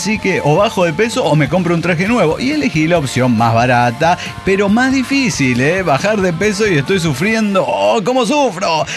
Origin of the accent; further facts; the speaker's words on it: Mexico; Porque eso me trajo recuerdos de mi infancia en México, no mames.